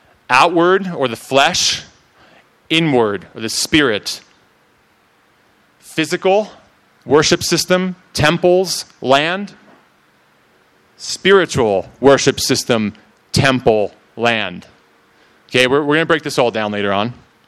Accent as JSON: {"language": "English", "region": "New York", "country": "United States", "said": "Oh, true, I'm from New York, man. This is slow for me."}